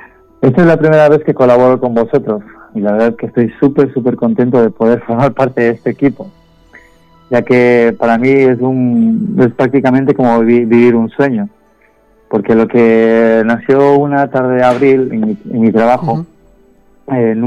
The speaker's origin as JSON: {"language": "Spanish", "country": "Ecuador", "tie": "born or raised there", "moved": "yes", "said": "justamente en este mes cumplo 21 años de haber llegado aquí, de mi tierra natal, que es Ecuador."}